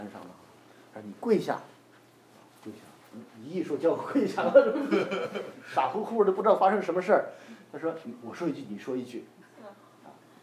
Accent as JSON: {"language": "Chinese", "town": "Xi'an", "region": "Shaanxi", "country": "China", "tie": "born or raised there", "said": "那我是西安出生长大的，那我出生的那个年代没有听过福音的啊，我是在63年出生"}